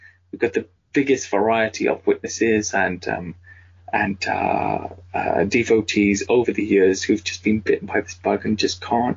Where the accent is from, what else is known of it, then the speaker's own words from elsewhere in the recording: United Kingdom; I'm 47 years old, so for me it's it is Nessie. I'm British as well